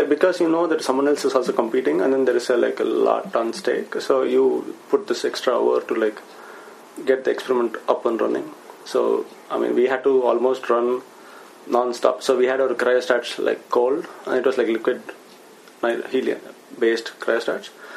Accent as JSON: {"language": "English", "country": "India", "said": "Plus, because of my nationality, like, I'm from India."}